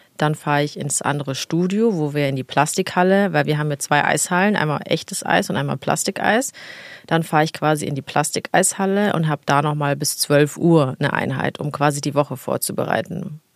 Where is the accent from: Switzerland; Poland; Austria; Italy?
Italy; Also als Italienerin ist das so...